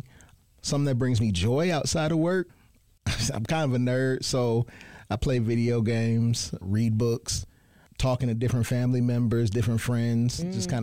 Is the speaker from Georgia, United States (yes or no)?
no; Saginaw, Michigan, United States; born there; I was born in Saginaw, Michigan, and I don't know if everybody's familiar with that area. I was born in Saginaw, Michigan in the 80s.